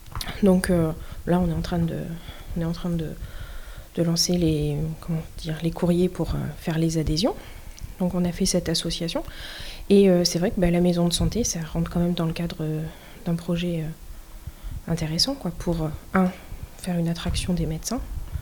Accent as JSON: {"language": "French", "region": "Nouvelle-Aquitaine", "country": "France", "tie": "born or raised there", "said": "Donc voilà, je suis originaire du Limousin, donc j'ai fait mes études à Limoges."}